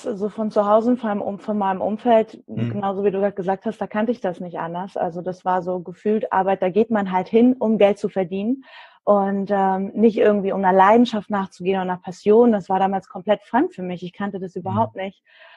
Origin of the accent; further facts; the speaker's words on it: Germany; also born or lived in Kyrgyzstan; Geboren bin ich in Kirgisien und mit 1,5 nach Deutschland gekommen. Daher habe ich da auf jeden Fall eine Verbindung zu.